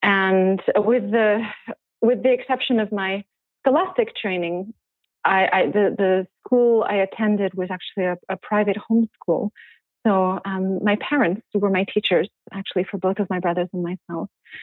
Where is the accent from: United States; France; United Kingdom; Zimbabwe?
France; moved away; I was born in France, actually. I was born to a French mother and a Greek father. And, you know, I'm actually a triplet. So we lived in France, my brothers and I, with my parents